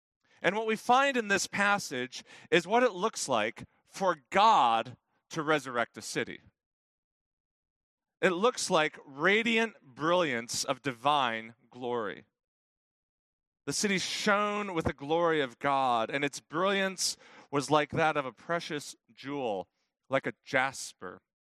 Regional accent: Detroit, Michigan, United States; for a native Detroiter like me, it's good to see that kind of revival happening back in my hometown

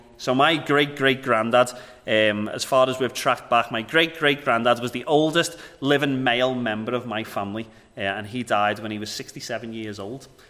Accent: Liverpool, North West England, United Kingdom; moved away as an adult; now in Northern Ireland; I am originally from Liverpool. I moved over here in 2012. My wife's from over here.

